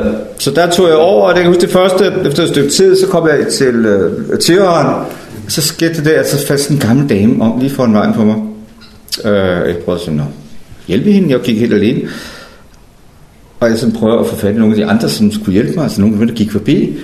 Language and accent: Danish; Frederikssund, Capital Region of Denmark, Denmark; now in Funen, Denmark; Oprindeligt så kommer jeg fra Sjælland, Frederikssund. Jeg bor på Fyn, men jeg kommer derovre fra